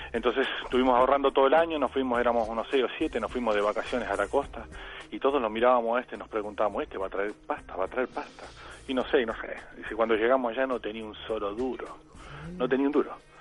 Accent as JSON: {"language": "Spanish", "region": "Buenos Aires", "country": "Argentina", "said": "Yo soy de Buenos Aires. Allá la playa más cerca está a 400, 500 kilómetros."}